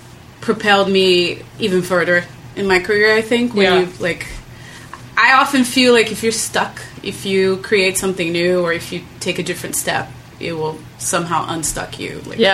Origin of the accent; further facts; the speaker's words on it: Brazil; now in United States; I'm originally from Brazil, born and raised. I moved here 17 years ago.